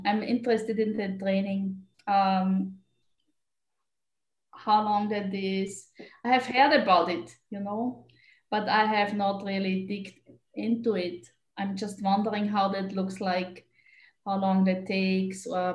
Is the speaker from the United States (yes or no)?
no; Austria; I'm originally from Austria